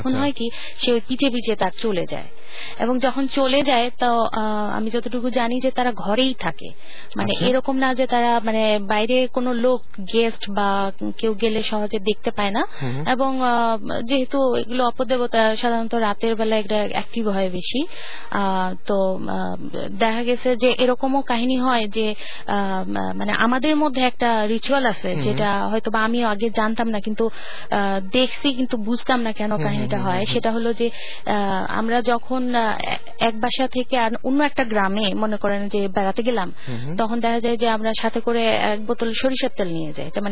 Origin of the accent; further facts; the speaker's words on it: Dinajpur, Rangpur Division, Bangladesh; আমার দেশের বাড়ি দিনাজপুরে, এবং আমার অ্যাকচুয়ালি আমরা এখন ওখানে থাকি, বাট বেসিক্যালি আমার বাবা গাইবান্ধা ডিস্ট্রিক্ট থেকে